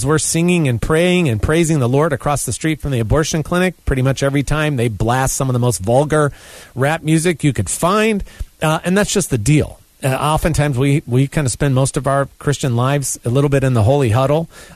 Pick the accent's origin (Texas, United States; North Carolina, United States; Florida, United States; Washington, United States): North Carolina, United States; Raleigh; And just here in Raleigh, my hometown in Wake County, North Carolina